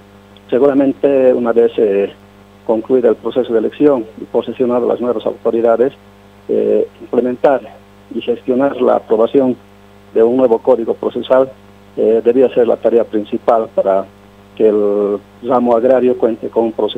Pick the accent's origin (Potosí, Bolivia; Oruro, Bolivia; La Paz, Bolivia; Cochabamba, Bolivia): Cochabamba, Bolivia; Arani; first language Quechua; Spanish is a second language; el quechua es mi idioma de origen, ¿no es cierto? Porque en Arani, de donde provengo, nuestra lengua madre es precisamente el quechua. Yo hablo quechua a la perfección